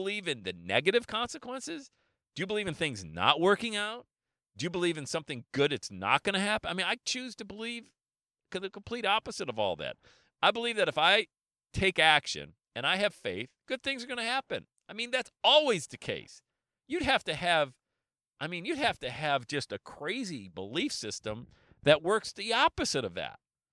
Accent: Buffalo, New York, United States; Been growing up in the Buffalo, New York area, trust me.

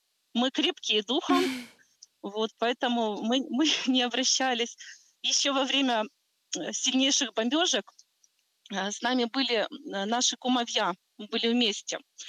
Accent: Mariupol, Donetsk Oblast, Ukraine; moved away as an adult; now in Kyiv, Ukraine; Так, да, ми з Маріуполя, звісно.

